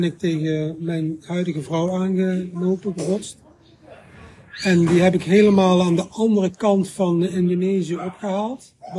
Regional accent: Netherlands; moved away as an adult; Maar als Nederlander ben je toch gewend dat je mensen meer kunt vertrouwen.

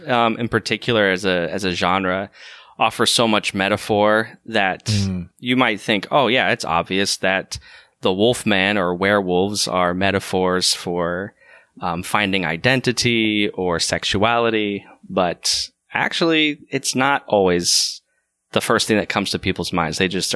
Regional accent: Orlando, Florida, United States; So I'm from Orlando. My dad worked for so many different hotels in the Disney theme parks.

